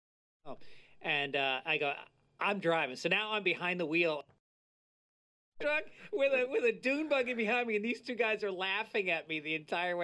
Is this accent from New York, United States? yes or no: yes; New York, United States; moved away as an adult; I grew up in New York, and I've been here for 25 years. I'm soft.